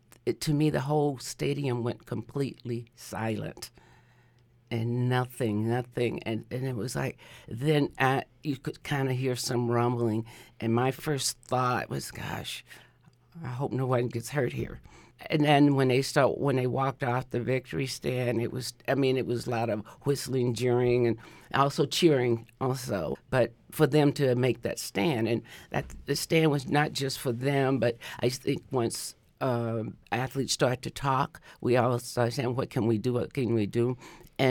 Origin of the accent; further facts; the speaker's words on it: Georgia, United States; I grew up in Georgia, and coming from the Jim Crow South at that time, we had very little rights